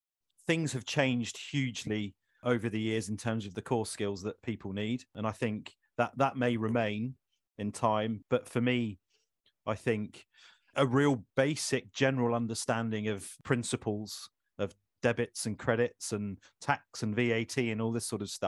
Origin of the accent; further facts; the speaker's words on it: South West England, United Kingdom; I'm from the Southwest originally.